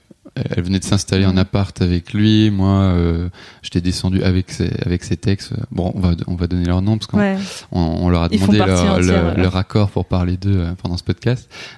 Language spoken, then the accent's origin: French; Grand Est, France; moi, j'ai 30 ans. J'ai grandi en Alsace. Je suis allé bosser dans le sud